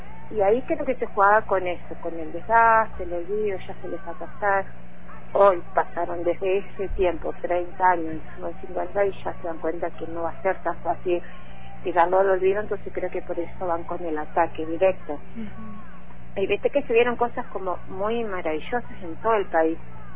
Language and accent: Spanish; Cutral Có, Neuquén, Argentina; me emocionó mucho lo que se hizo en Cutralcó, pueblo. En mi pueblo tuve que atravesar la memoria de una forma que fue un... era totalmente silenciado